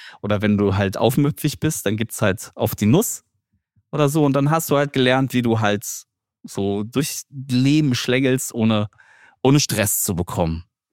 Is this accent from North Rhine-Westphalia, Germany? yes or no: no; Berlin, Germany; so wie ich halt aufgewachsen bin in Neukölln